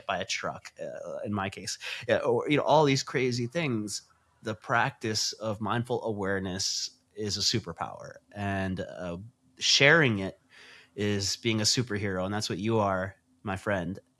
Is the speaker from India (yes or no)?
yes; India; I'm not the tech guy, bro. I'm Indian.